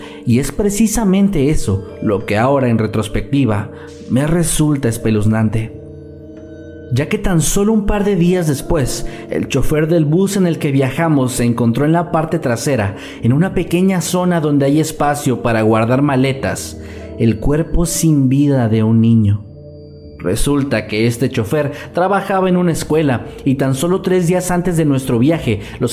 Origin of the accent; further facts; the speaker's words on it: Guatemala; una tradición que se lleva a cabo en mi país, Guatemala, durante las fiestas patrias